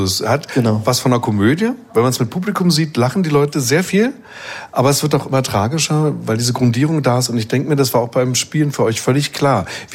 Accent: Vienna, Austria; Naja, ich komme ja aus Wien, also schlechte Laune spielen ist für mich eigentlich nix.

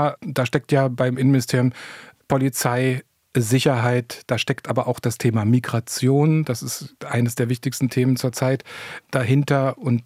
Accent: Brandenburg, Germany; weil bei uns in Brandenburg ist die Chefin der Staatskanzlei auch eine Ministerin.

